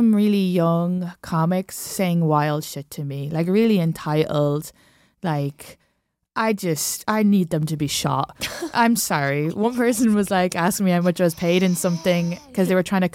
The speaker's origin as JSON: {"language": "English", "country": "Ireland", "said": "They were like, we're from Ireland too. And I was like, yeah, but like, I'm from the modern one, you know"}